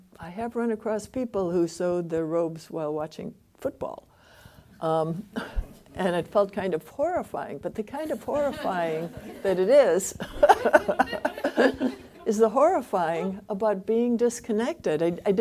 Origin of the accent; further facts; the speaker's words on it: United States; But as an American, I have to listen to other cultures to understand this.